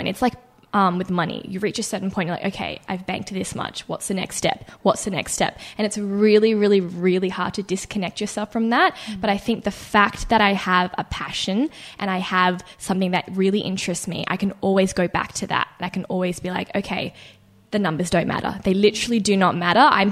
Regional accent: Connecticut, United States; also born or lived in Sydney, Australia; So I was born in Sydney, but at the age of, I think around 5 or 6, I moved to Connecticut in the US of all places

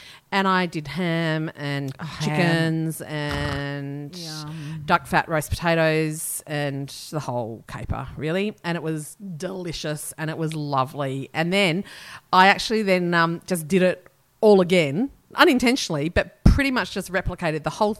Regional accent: Australia; we're Australian

